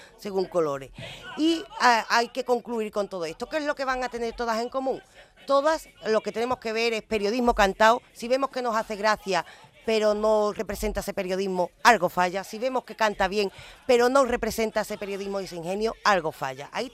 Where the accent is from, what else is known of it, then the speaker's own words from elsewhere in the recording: Andalusia, Spain; accent: Andalusian; nuestro dialecto, el andaluz